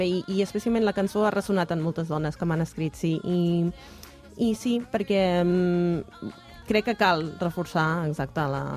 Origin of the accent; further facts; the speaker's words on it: South Africa; d'on vinc, de Sud-àfrica